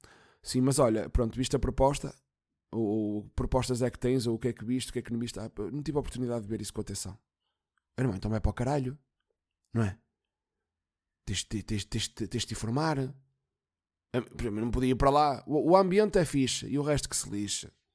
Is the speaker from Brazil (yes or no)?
no; Portugal; sou português, caralho. Tenho orgulho em ser português.